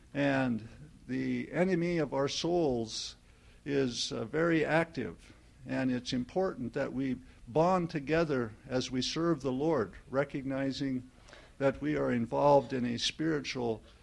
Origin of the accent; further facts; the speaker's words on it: Glendive, Montana, United States; now in Brazil; And it's very special because I'm from Glendive.